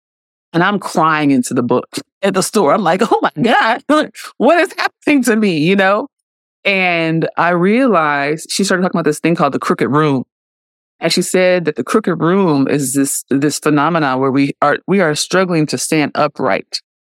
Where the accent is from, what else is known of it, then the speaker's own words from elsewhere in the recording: Oakland, California, United States; I grew up in the blackest part of Oakland. You know, I grew up in East Oakland. I didn't grow up in the hills.